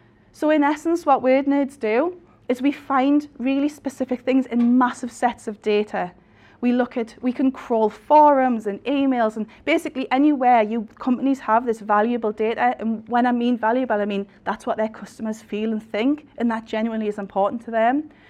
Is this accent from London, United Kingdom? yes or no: no; North East England, United Kingdom; We all say things, I'm a Geordie, they say things differently.